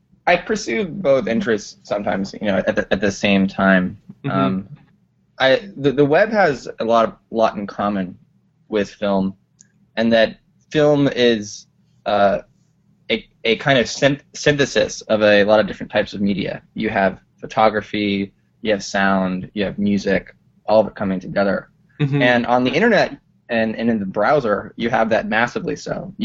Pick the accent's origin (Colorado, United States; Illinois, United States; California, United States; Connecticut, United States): Colorado, United States; now in Brooklyn, United States; I'm originally from Colorado. I live in Brooklyn.